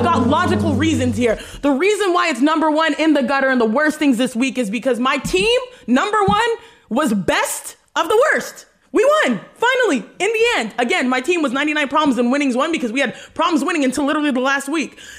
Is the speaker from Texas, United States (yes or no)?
yes; Texas, United States; Like, your girl's from Texas. I can flip on my Texan accent really easy.